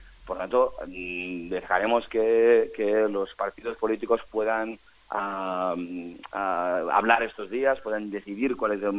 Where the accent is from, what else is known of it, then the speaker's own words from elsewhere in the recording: Basque Country, Spain; el nuestro, como pueblo vasco, no es un país bipartidista